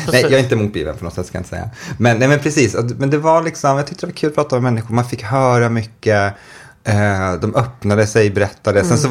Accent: Norrland, Sweden; Så det var därför vi växte upp i Norrland. Så flyttade vi dit när vi var 5.

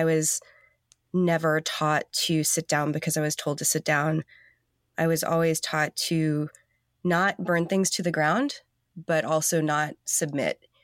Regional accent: Augusta, Georgia, United States; born there; also born or lived in South Carolina; I was born in 1981 in Augusta, Georgia. My town is too small to have a hospital. Like, to this day, there's no hospital. We actually lived in South Carolina at the time

